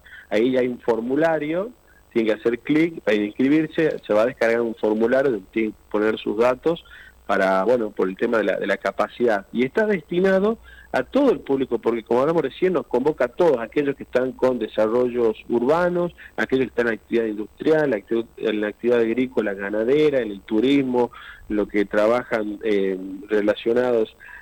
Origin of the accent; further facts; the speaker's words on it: Salta, Argentina; porque cada vez somos más salteños